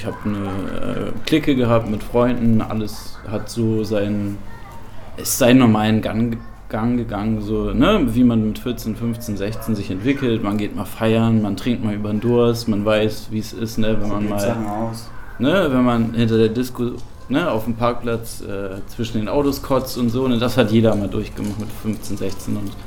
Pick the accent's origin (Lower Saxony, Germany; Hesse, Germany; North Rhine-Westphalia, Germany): Lower Saxony, Germany; Rotenburg; Ich komme eigentlich aus Rothenburg, gebürtig, Rothenburg-Wümme. So. Weil das ist zwischen Bremen und Hamburg.